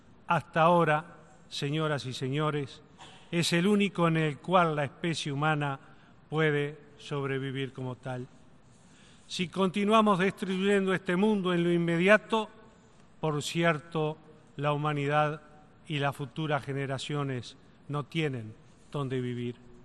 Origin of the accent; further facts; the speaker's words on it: Uruguay; si bien vengo de Uruguay, no estoy aquí para hablar de los problemas de Uruguay